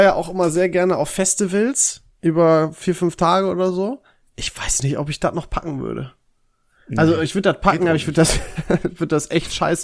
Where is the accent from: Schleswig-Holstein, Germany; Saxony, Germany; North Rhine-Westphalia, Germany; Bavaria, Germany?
North Rhine-Westphalia, Germany; Dorsten; Aber ich war ja in Dorsten, in meiner Heimat.